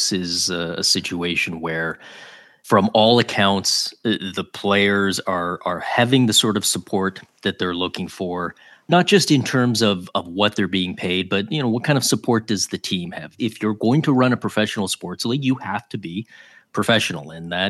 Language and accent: English; Toronto, Ontario, Canada; now in Ottawa, Canada; I grew up in Toronto and I was a Maple Leafs fan. I've always been a Toronto sports fan.